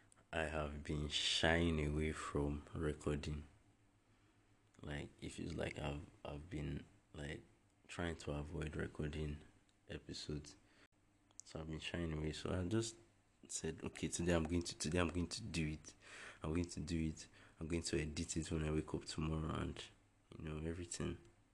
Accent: Nigeria; Like, always hoping as a Nigerian, because that's like the only thing you have, right?

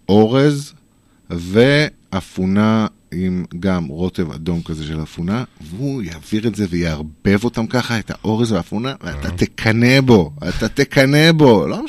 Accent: Givatayim, Tel Aviv District, Israel; also born or lived in Paris; now in Atlit, Israel; במקור מגבעתיים, באמצע חייתי כמה שנים בפריז.

